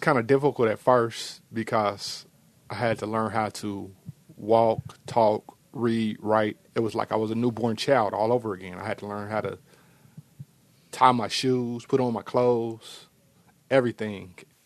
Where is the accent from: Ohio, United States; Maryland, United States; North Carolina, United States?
Ohio, United States; Dayton; I'm from Dayton, Ohio, and I'm going to be 40 years old this year on September the 2nd.